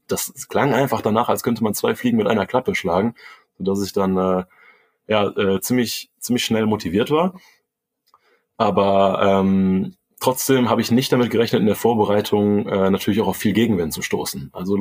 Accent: Rhineland, Germany; Also ich bin ja hier im Rheinland aufgewachsen, keine Seglerfamilie, auch keine Ruderfamilie tatsächlich.

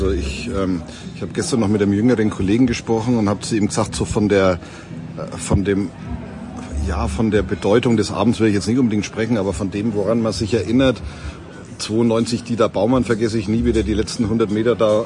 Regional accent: Bavaria, Germany; sogar ich als Franke

